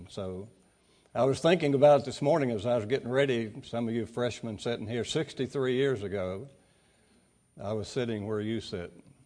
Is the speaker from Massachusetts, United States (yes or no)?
no; Pratt, West Virginia, United States; But I grew up in Pratt, West Virginia.